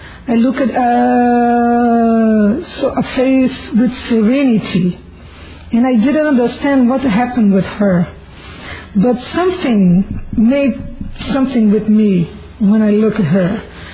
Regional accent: Brazil; English is a second language; I'm from Brazil

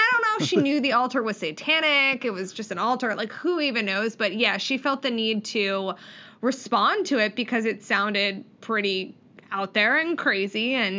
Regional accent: Delaware, United States; Oh, I'm originally from Delaware, so I know, very well who Christine O'Donnell is.

